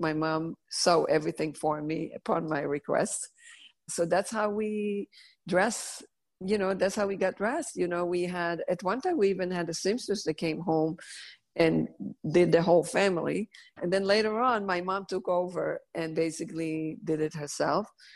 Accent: Netanya, Central District, Israel; English is a second language; moved away as an adult; now in New York, United States; I am from Israel. I was born and raised in Israel. I came to New York in my 20s. I'm from a town called Netanya, which is basically a beach city. We lived on the, you know, beautiful homes overlooking the sea.

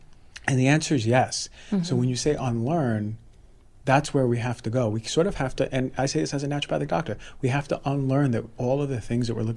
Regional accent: New York, United States; You know, I'm a New Yorker too. Like I'm a doer.

